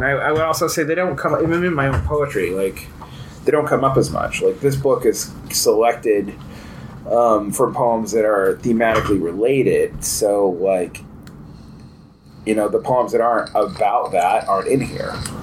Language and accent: English; Georgia, United States; I mean, like, I knew a whole lot of people, because I'm from Central Georgia, that was their way out.